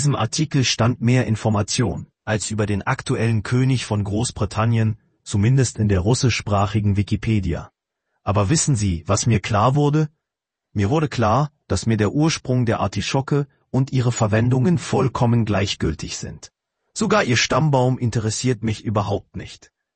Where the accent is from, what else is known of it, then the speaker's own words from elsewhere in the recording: Belarus; moved away; Ich komme ursprünglich aus Belarus, und als Kind sah ich oft Werbespots im Fernsehen